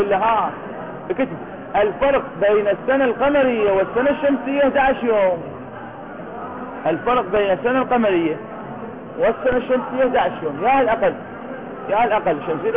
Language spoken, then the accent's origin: Arabic; Iraq; مو هاي العانة اللي أكو منطقة عندنا في العراق